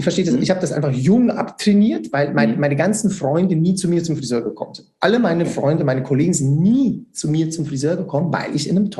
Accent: Switzerland; weil es muss ja 3 Jahre gehen bei uns in der Schweiz, ganz klar

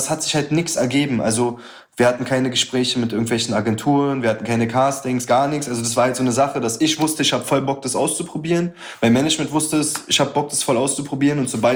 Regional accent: Berlin, Germany; weil wir sind aus Gropestadt und wir müssen das machen

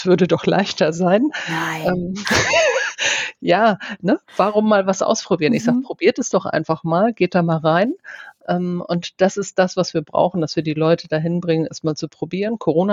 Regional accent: Hemmoor, Lower Saxony, Germany; Ich komme zwar aus Hemmoor, aber ich würde dann auf jeden Fall eher am Deich gehen.

